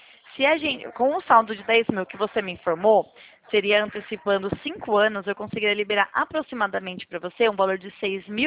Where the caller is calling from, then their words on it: Nova Odessa, São Paulo, Brazil; Eu sou aqui de Nova Odessa, próximo